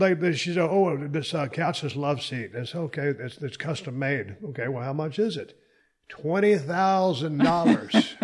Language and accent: English; Texas, United States; No, man, but we come from Texas, man. I got double wide, triple wide